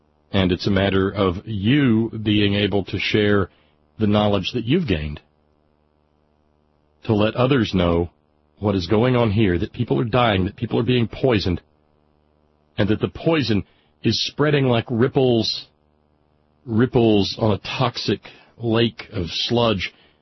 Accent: the South, United States; You know, I, being a Southerner

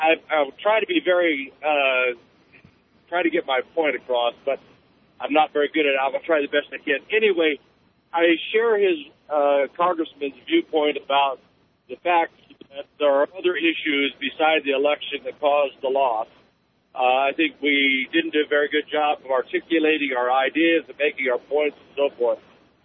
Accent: Nebraska, United States; Well, I'm from Nebraska, which is one of the sources of the irritation.

